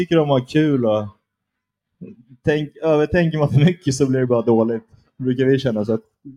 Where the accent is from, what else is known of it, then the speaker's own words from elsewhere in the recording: Falun, Dalarna County, Sweden; vi är från Falun